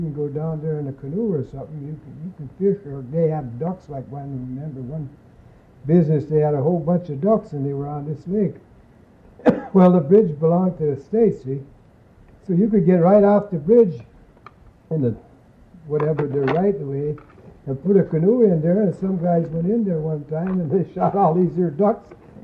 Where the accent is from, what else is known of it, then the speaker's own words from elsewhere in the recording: Pennsylvania, United States; I'm originally from Pennsylvania, so by being in Pennsylvania, every time I went out on a fishing excursion or a hunting trip